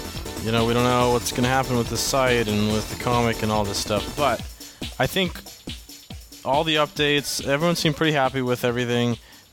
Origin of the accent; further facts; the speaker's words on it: Germany; I'm from Germany, actually.